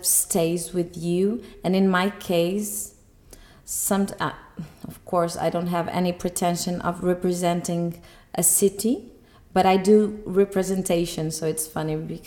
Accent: Porto, Porto District, Portugal; English is a second language; I'm an architect. And I'm an architect from Porto.

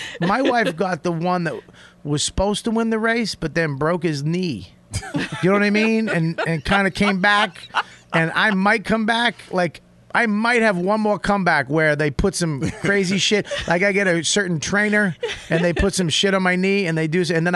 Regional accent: Boston, Massachusetts, United States; I was, look, man, I'm from Boston. I was fucking scared.

